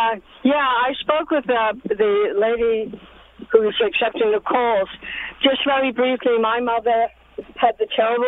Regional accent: London, United Kingdom; also born or lived in Dublin; now in New York, United States; I refer myself to being a recovering Irish Catholic. I was born in Dublin, but I grew up in London, and I've been in New York almost 40 years

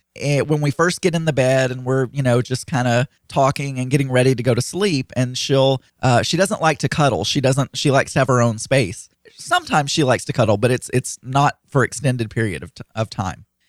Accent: the South, United States; well, first of all, I'm from the South where you know, people let pigs sleep with them, for Pete's sake.

